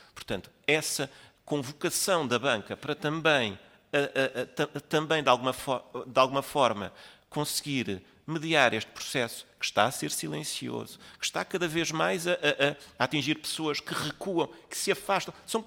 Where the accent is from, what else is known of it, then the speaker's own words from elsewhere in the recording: Portugal; como português, como do sul da Europa